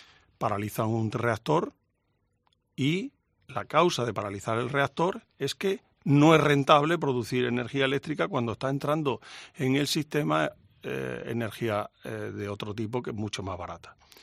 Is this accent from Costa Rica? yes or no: no; Don Benito, Extremadura, Spain; now in Madrid, Spain; he estado toda mi vida presumiendo que soy de Don Benito y ahora cuando digo aquí en Madrid que soy de Don Benito me da un poco de vergüenza.